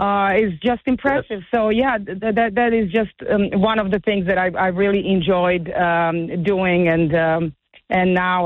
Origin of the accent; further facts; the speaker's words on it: Serbia; Although I grew up in Serbia, this is my DNA.